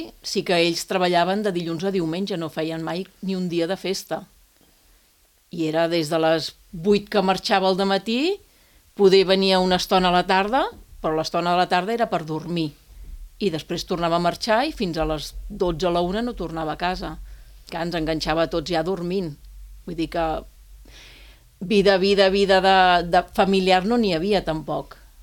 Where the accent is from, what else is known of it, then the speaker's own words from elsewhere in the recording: Barcelona, Catalonia, Spain; also born or lived in Calella; Jo vaig néixer a Calella, però vaig viure fins als 22 anys, fins que em vaig casar, a Barcelona.